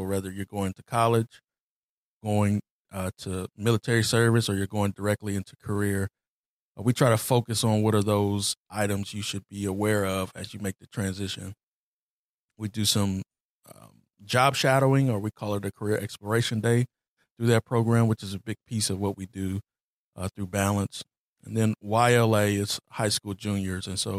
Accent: Anderson, United States; So I'm from Anderson, born and raised. A little history. I played basketball at Highland.

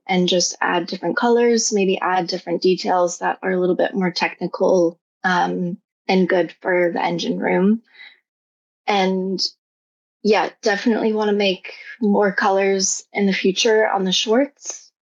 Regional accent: United States; now in Spain; I haven't really had an issue here in Spain with being an American. Sometimes I want to tell people I'm Canadian, but I haven't done that yet.

